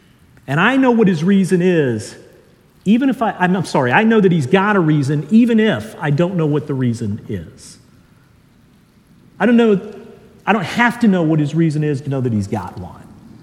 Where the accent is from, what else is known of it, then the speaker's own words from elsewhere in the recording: Dallas, Texas, United States; I grew up in Dallas. I grew up in Lake Highlands, if you know where that is.